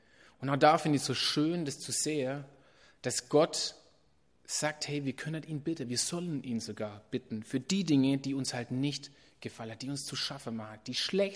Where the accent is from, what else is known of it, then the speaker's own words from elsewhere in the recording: Bühlhausen, Germany; ich bin jetzt hier eben in Bühlhausen aufgewachsen